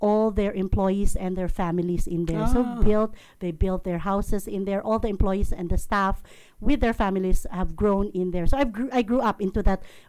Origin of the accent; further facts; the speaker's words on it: Philippines; born there; I was born in the Philippines, and I am identified as a Filipino by birth and Australian citizen by naturalization.